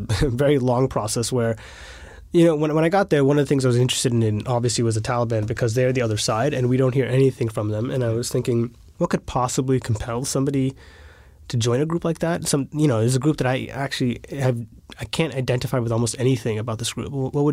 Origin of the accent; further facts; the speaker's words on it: United States; Well, I'm an American journalist.